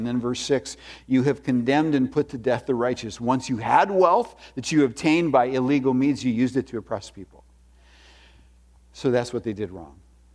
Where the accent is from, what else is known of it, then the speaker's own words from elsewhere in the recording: Junction City, Wisconsin, United States; I grew up in Junction City, and I had a lot of sins that typical teenage boys in central Wisconsin have.